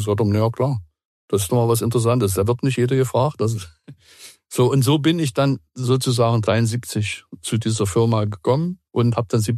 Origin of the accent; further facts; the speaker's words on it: East Germany, Germany; Und ich bin in der DDR aufgewachsen als junger, überzeugter Pionier, später FDJ.